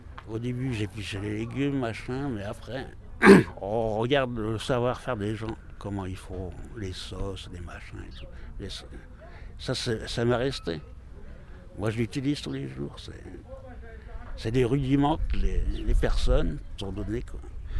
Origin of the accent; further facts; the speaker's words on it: Hauts-de-France, France; Puis moi, je suis du Nord.